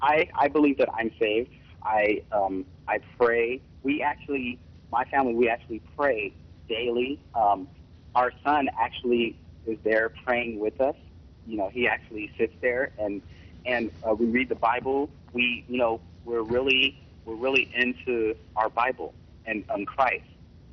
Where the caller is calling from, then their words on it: Stockton, California, United States; Hello, Mr. Camping. I'm calling from Stockton, California.